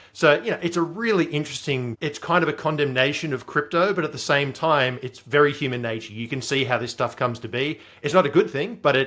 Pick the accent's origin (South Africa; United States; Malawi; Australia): Australia; as an Australian, I kind of watch the US political arena from afar.